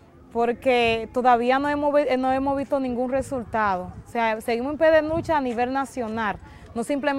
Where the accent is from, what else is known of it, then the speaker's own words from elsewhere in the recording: Dominican Republic; nosotros tenemos como dominicanos y dominicanas de ascendencia haitiana